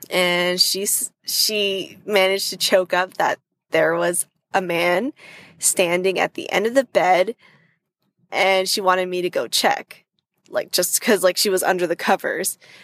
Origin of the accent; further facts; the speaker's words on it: Toronto, Ontario, Canada; from Toronto, Ontario, in Canada.